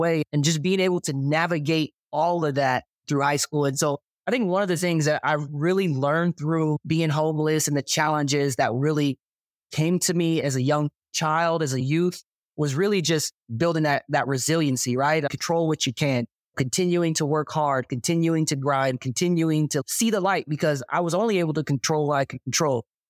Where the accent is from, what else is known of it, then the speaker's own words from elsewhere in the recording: Fresno, California, United States; also born or lived in Los Angeles, United States; Yes, I'm from Fresno, California, early childhood, and then middle school years, high school years, moved to LA and got the rest of my young childhood in LA.